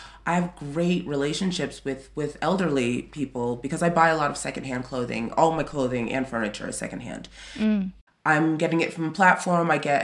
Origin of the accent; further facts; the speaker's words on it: New York, United States; moved away as an adult; So, you know, I was coming from New York also. So innately, as an American, I'm a hustler.